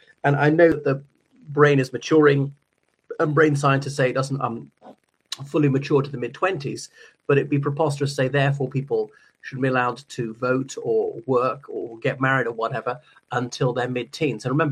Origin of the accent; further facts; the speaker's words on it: Ireland; o everybody … from Ireland.